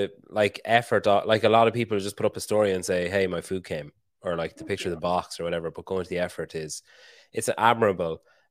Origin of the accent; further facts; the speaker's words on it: Ireland; accent: Irish; Can you understand my accent? Have you heard an Irish accent before?